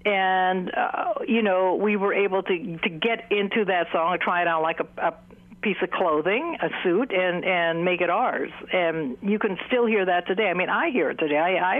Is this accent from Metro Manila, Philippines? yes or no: yes; Manila, Metro Manila, Philippines; my father was American, and we grew up in Manila, and my sister and I were playing ukuleles sitting by the transistor radio